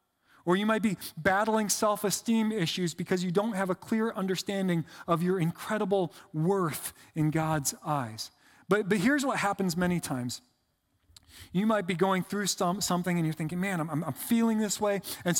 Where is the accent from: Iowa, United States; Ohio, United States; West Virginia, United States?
Ohio, United States; Painesville; I grew up in Painesville, Ohio, near Lake Erie.